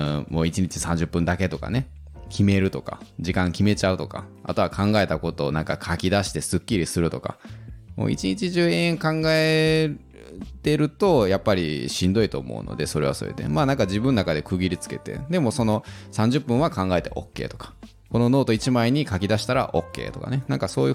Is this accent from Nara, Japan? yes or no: yes; Nara, Japan; 奈良県在住、奈良生まれ奈良育ちでございまして、